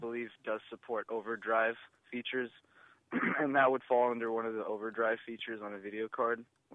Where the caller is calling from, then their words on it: Urbana, Illinois, United States; Hi, I was calling from Urbana, and I was wondering, I have a laptop that I purchased.